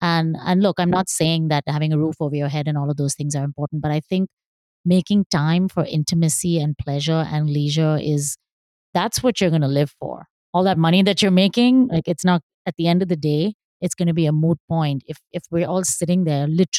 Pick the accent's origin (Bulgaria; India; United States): India; Mumbai, Maharashtra; Growing up in Bombay, on Sunday mornings, their bedroom door would be locked till 10 a.m.